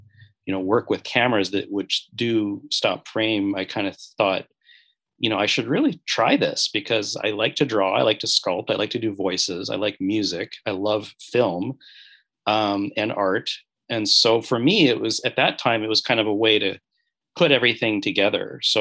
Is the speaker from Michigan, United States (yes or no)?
yes; Grosse Pointe, Michigan, United States; I grew up in Grosse Pointe, Michigan, and went to University of Michigan in Ann Arbor after high school.